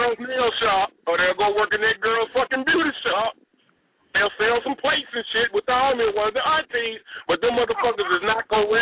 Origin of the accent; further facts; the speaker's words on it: Louisiana, United States; You know, hey, wait a minute. I'm from Louisiana. I don't saw that.